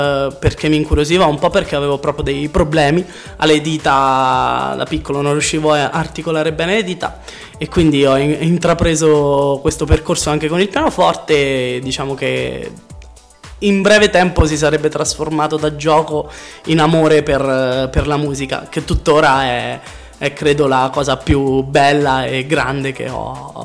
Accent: Ascoli Piceno, Marche, Italy; Io sono di Ascoli Piceno.

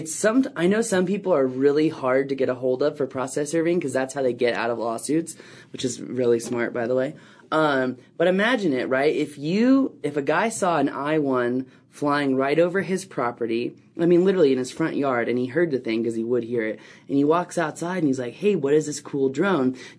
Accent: Virginia, United States; this just happened in my home state of Virginia

